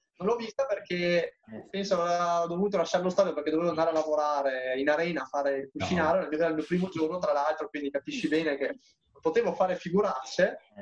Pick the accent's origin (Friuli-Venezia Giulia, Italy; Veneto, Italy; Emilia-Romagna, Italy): Veneto, Italy; Verona; un derby che ho nel cuore da veronese